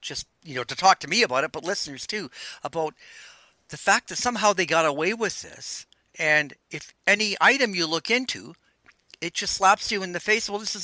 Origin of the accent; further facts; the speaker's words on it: Canada; And as a Canadian, I still can't believe that Americans just let the thing slide.